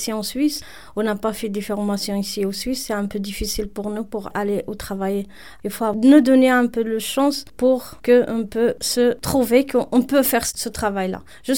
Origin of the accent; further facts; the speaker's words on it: Morocco; French is a second language; moved away; j'ai de la chance de parler un peu le français. Donc, c'était facile pour moi un peu d'intégrer. Et quand je viens de Maroc aussi, c'est un pays un peu ouvert aussi.